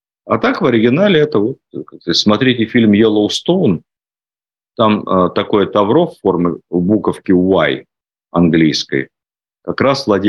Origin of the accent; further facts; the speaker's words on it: Ukraine; Ну, при всем уважении, я сам с Украины родом.